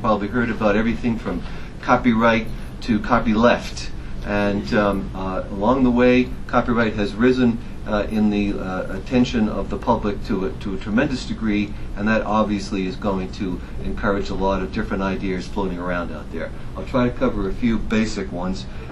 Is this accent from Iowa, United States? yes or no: no; Boston, Massachusetts, United States; I'm from Boston. It's hard to tell, but I am.